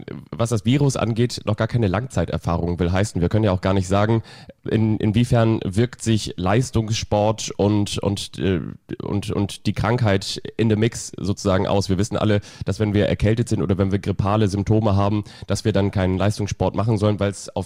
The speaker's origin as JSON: {"language": "German", "town": "Kiel", "region": "Schleswig-Holstein", "country": "Germany", "tie": "born or raised there", "said": "ich bin ja im Großraum von Kiel aufgewachsen"}